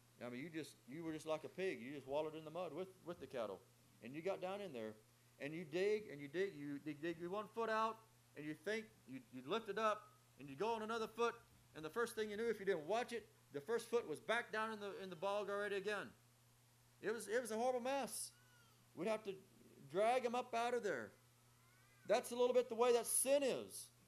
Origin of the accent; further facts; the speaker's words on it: Oklahoma, United States; I said I grew up in Western Oklahoma. We didn't hardly know what rocks were out there in our soil. We could dig down 50 foot and you wouldn't hit a rock in most places. I moved to Northeast Kansas.